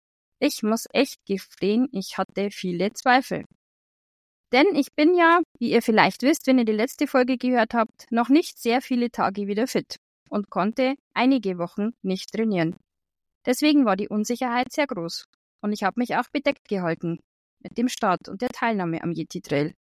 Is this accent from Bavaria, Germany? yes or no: yes; Sulzbach-Rosenberg, Bavaria, Germany; Das ist Fahrzeit ungefähr 1:10 von meiner Heimatstadt Sulzbach-Rosenberg entfernt.